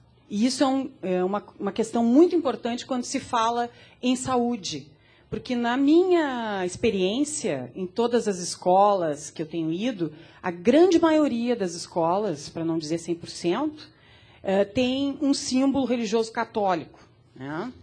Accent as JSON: {"language": "Portuguese", "town": "Porto Alegre", "region": "Rio Grande do Sul", "country": "Brazil", "said": "eu sou de Porto Alegre"}